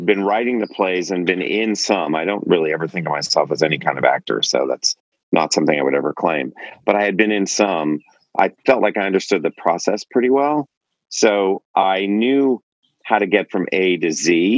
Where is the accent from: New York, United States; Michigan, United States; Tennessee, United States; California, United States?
California, United States; San Francisco; Plus, I grew up in San Francisco, where I, as a kid, would go to ACT